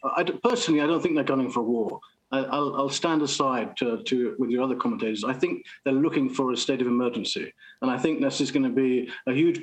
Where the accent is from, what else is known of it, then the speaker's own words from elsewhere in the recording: United Kingdom; I actually believe, being British, I believe that the Americans are also waiting for Liz Truss to be voted in as Conservative leader sometime in September.